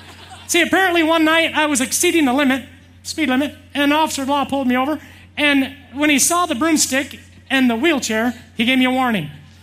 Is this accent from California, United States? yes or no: no; Woonsocket, South Dakota, United States; So I had to go home to my hometown, Woonsocket, South Dakota.